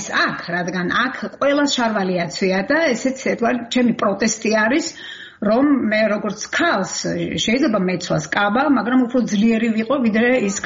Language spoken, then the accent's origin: Georgian; Kakheti, Georgia; არა მარტო ზუგდიდში, არამედ ჩემ სოფელში, კახეთში, სადაც მე დაიბადე და გავიზარდე.